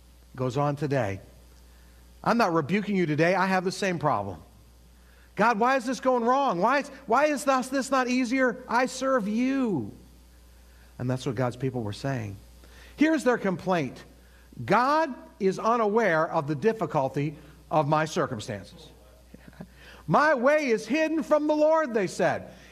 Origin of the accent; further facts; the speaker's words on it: Massachusetts, United States; When I was growing up in Western Massachusetts, my sister was dating a Marine.